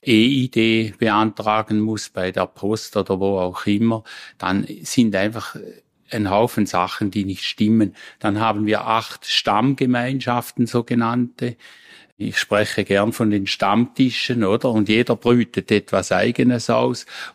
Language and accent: German; Schaffhausen, Switzerland; wenn ich als Schaffhauser das mache und auf mich nehme